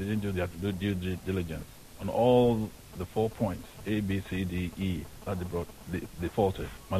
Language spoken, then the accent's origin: English; Akwamufie, Eastern Region, Ghana; And also, I come from Akwamufi.